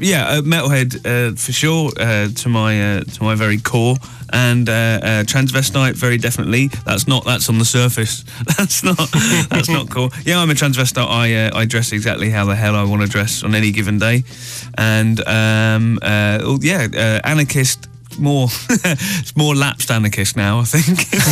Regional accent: London, United Kingdom; because I'm from London and I travel a lot

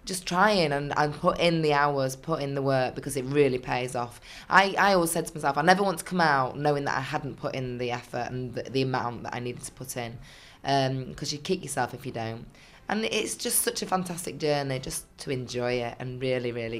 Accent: Leeds, Yorkshire and the Humber, United Kingdom; obviously filming in my hometown Leeds, which is lovely because I get to see my kids every night.

